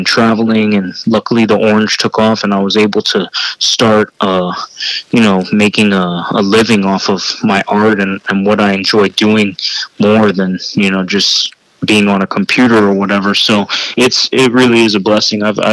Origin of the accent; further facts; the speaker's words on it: Miami, Florida, United States; It's almost like, okay, you know, I'm from Miami, from Florida. The orange is synonymous with, you know, our city and our state